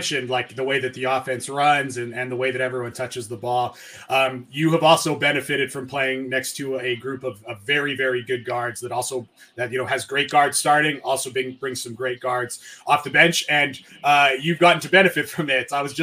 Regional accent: Canada; I'm actually Canadian. I live in Edmonton.

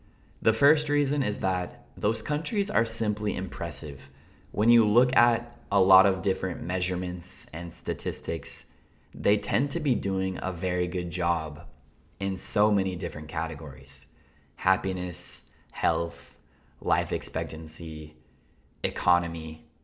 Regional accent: Colorado, United States; I'm from Colorado, so I don't really mind colder places.

